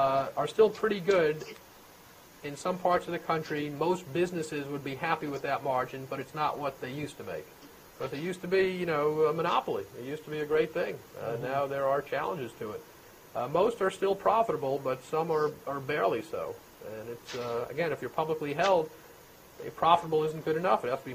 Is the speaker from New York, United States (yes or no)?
yes; Brooklyn, New York, United States; When I grew up in Brooklyn many years ago, there were 7 daily newspapers in New York City.